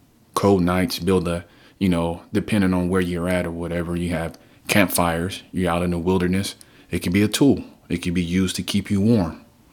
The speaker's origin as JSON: {"language": "English", "region": "California", "country": "United States", "said": "I'm from Cali, and I just, ever since I was little, I remember there was always fires in the hills somewhere."}